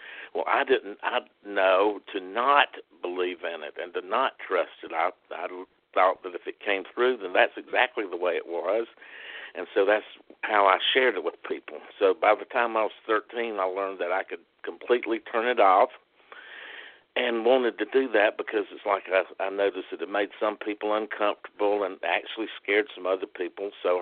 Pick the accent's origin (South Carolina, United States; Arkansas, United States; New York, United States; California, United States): South Carolina, United States; And growing up in South Carolina was, you know, a really oddball place.